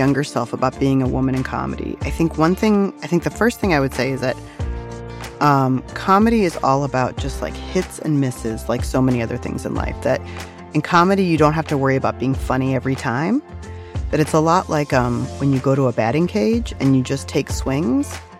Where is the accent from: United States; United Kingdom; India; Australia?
United States; Virginia; I grew up in Virginia.